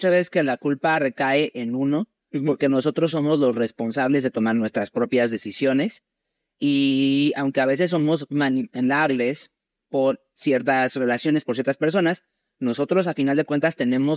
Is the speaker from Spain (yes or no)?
no; Mexico; sobre todo en México, porque bueno, yo soy mexicano